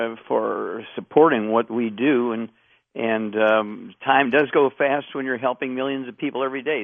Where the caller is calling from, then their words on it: Canada; Right now I'm calling you from Canada.